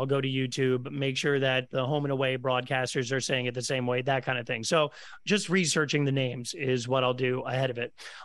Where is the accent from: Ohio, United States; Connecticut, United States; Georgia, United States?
Connecticut, United States; Stamford; And so I became a commuter student growing up in Stamford, Connecticut.